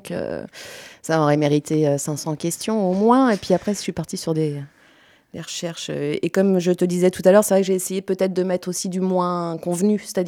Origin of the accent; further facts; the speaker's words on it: Nantes, Pays de la Loire, France; J'ai eu la chance de vivre dans plusieurs quartiers, parce que je suis nantaise d'origine, bien que j'ai quitté la ville pendant quelques années, mais en y revenant, là, j'ai intégré ce quartier